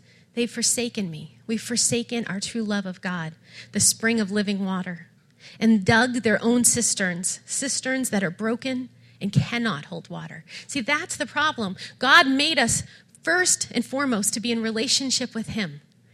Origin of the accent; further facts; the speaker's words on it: Lowell, Massachusetts, United States; I'm the director of Kids Harbor. I grew up in Lowell, and really, my heart and my passion is here